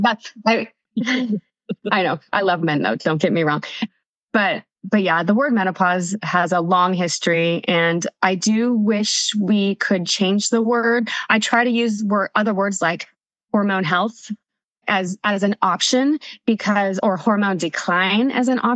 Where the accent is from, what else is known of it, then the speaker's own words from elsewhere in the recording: Nevada, United States; also born or lived in California; now in Twin Falls, United States; So we moved back to Idaho from California. I'm originally from Nevada